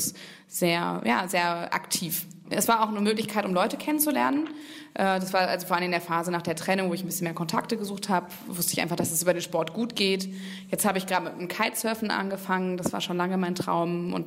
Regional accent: Cologne, North Rhine-Westphalia, Germany; also born or lived in Munich; Genau, also ich komme aus Köln. Ich komme aus Köln ursprünglich, aber ich habe in München studiert.

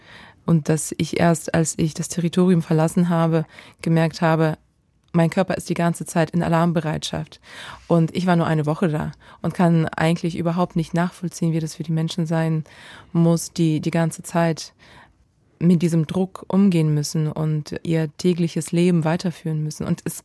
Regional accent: Ukraine; Meine Identität als Ukrainerin hat der russische Angriffskrieg nicht verändert.

